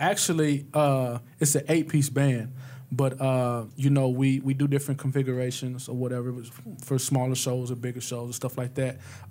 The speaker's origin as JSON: {"language": "English", "town": "West Memphis", "region": "Arkansas", "country": "United States", "said": "I'm from West Memphis, Arkansas, so it's the Delta. So that's what I was accustomed to."}